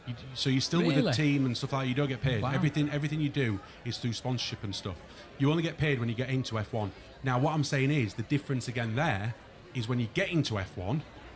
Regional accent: United Kingdom; I know that sounds very biased coming from us as British

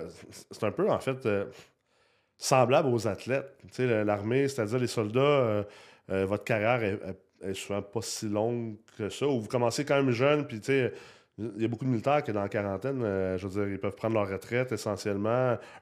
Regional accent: United States; now in Canada; Moi, j'ai grandi aux States.

